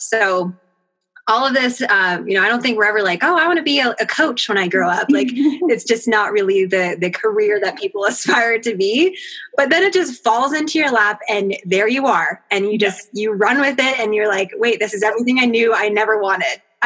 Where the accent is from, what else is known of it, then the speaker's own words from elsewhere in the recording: Boulder, Colorado, United States; now in Vail, United States; So I am in Vail, Colorado, and I'm definitely a mountain girl through and through. I was born and raised in Boulder, so just down the road.